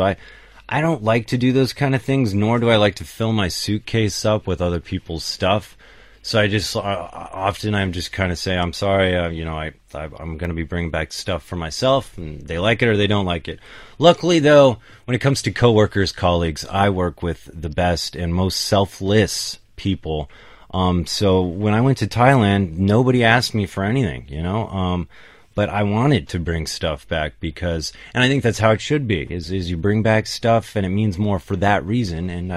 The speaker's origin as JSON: {"language": "English", "country": "United States", "moved": "yes", "said": "You know, as an American, sometimes when I go back to the States, people ask me to pick up some stuff."}